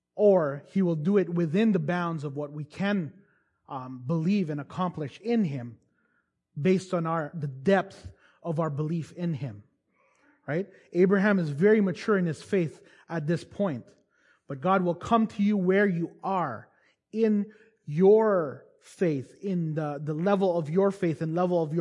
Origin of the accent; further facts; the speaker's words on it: Toronto, Ontario, Canada; I'm from Toronto, so that's our thing, right?